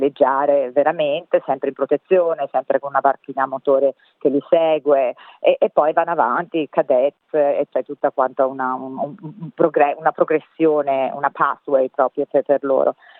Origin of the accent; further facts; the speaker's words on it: Veneto, Italy; io invece, che sono veneta di origine, avevo fatto tanto windsurf da ragazza